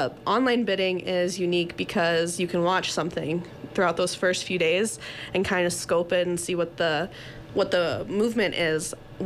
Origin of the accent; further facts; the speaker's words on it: West Virginia, United States; now in Litchfield, United States; And I graduated high school here in Litchfield, but I grew up in West Virginia.